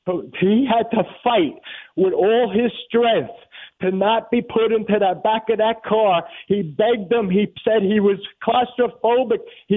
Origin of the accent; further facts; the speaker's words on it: New York, United States; So, I grew up in New York.